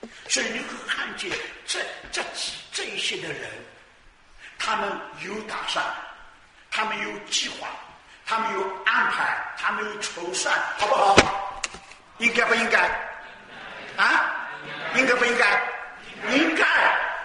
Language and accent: Chinese; Ningbo, Zhejiang, China; accent: Ningbo; 特别是我宁波人呢，我想有好几个宁波人，一听见我讲官话就知道我宁波人